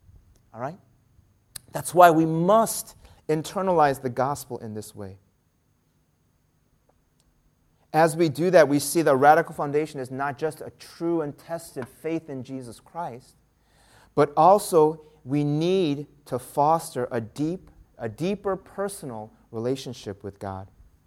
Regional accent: United States; I grew up in the United States. I did a lot of grilling outside.

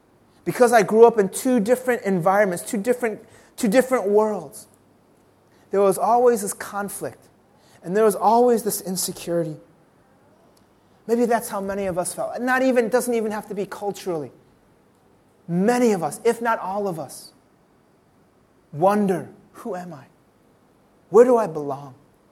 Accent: United States; I grew up where I struggled with my identity because I look Asian, but I grew up in the United States in a neighborhood where there were no other Asians.

